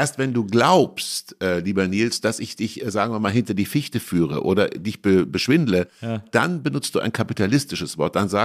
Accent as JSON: {"language": "German", "town": "Kassel", "region": "Hesse", "country": "Germany", "tie": "born or raised there", "said": "habe ich mir so ein kleines Buch, was es noch heute existiert, gekauft in Kassel, wo ich aufgewachsen bin."}